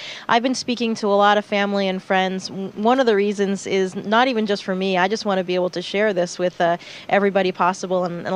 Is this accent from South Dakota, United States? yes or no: no; Maine, United States; coming back down over my home state of Maine.